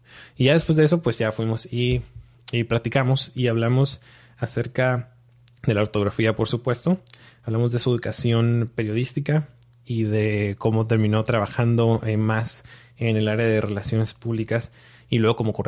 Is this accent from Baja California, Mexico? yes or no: yes; Mexicali, Baja California, Mexico; Chilo porque pues soy de Mexicali, ¿no?